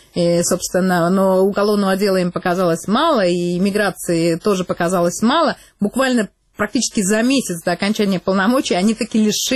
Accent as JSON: {"language": "Russian", "region": "Saint Petersburg", "country": "Russia", "said": "я, так как я из Питера, я вот лучше знаю про Питер."}